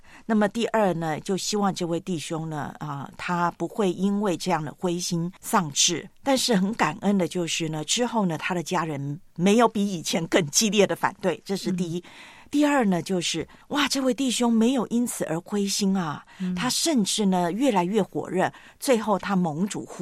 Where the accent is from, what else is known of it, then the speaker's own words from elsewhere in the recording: Taiwan; 在我的老家，我的母会呢，台湾教会